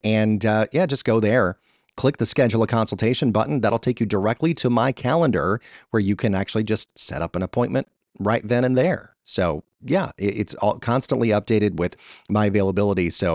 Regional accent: Georgia, United States; across the Southeast in Georgia here in my home state.

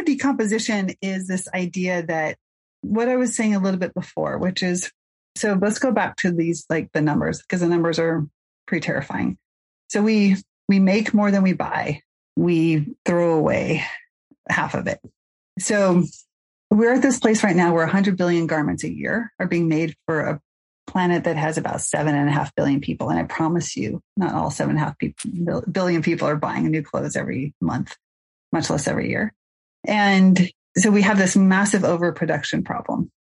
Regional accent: Mill Valley, California, United States; and I hail from Mill Valley, California.

